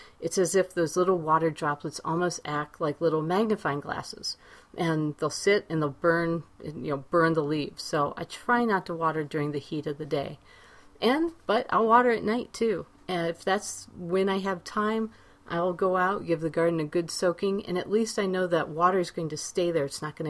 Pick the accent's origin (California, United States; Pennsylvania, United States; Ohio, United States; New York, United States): Ohio, United States; Now, when I was growing up in Ohio, we were always taught that you shouldn't water at night because it can promote disease.